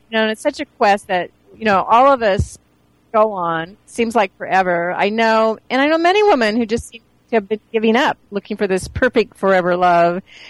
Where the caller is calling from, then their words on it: Canada; And so I'm saying hello from Canada.